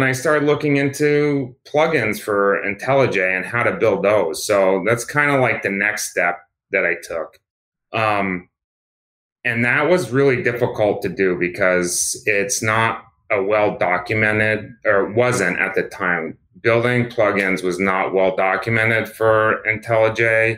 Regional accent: Vermont, United States; I'm from Vermont, and like, you know, as a brand I've been familiar with growing up.

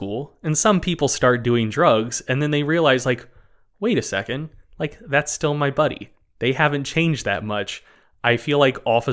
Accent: North Carolina, United States; Yeah, like, I grew up in North Carolina.

